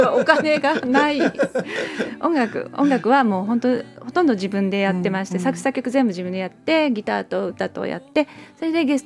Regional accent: Germany; 子供の頃はドイツに住んでまして、はい、帰国子女なんですね、うん、ですので結構ドイツの文化で育ったところがありますので

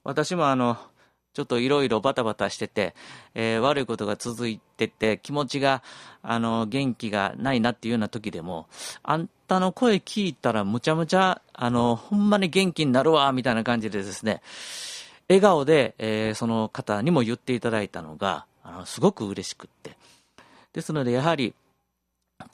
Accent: Sakai, Osaka, Japan; 私も堺出身なんで大阪なんでね

